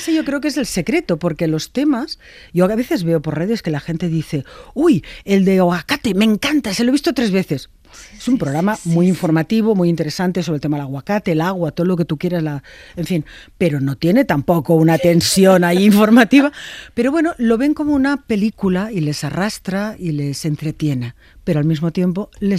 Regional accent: Spain; yo quiero saber como ciudadana española cuál ha sido la historia económica del rey emérito

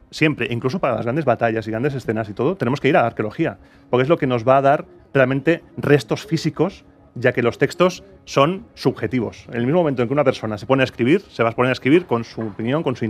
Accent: Spain; realmente somos nosotros los españoles de hoy, una mezcla de muchos pueblos

